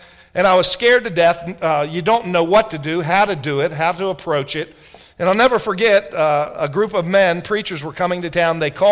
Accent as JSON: {"language": "English", "town": "Washington", "region": "District of Columbia", "country": "United States", "tie": "born or raised there", "said": "I grew up in right in the Washington, D.C. area."}